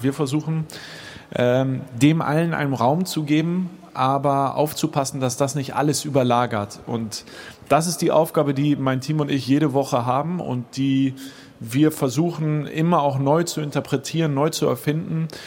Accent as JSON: {"language": "German", "region": "Hamburg", "country": "Germany", "said": "ich persönlich als Hamburger wäre natürlich für Franzbrötchen im Bordbistro"}